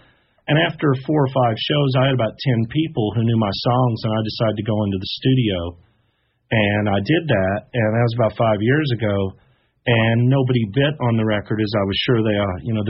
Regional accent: Louisville, Kentucky, United States; also born or lived in Illinois; This was in Louisville. I was born in Illinois, but we moved to Louisville when I was seven.

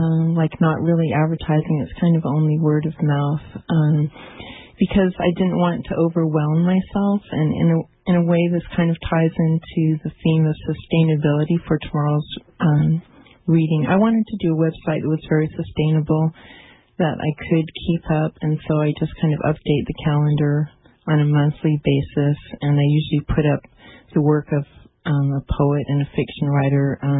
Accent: Alaska, United States; I grew up in Alaska in a small town of about 500 people

